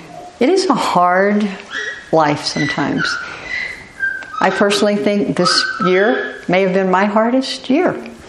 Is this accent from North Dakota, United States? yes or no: no; Houston, Texas, United States; also born or lived in Southern California; When we lived in Southern California, I loved the mountains. I mean, I was born and raised in Houston.